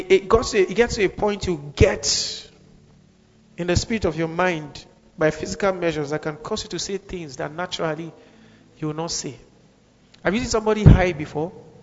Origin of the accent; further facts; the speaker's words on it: Kaduna, Kaduna State, Nigeria; In Nigeria, especially this part of Nigeria, some sort of. Where I grew up in Kaduna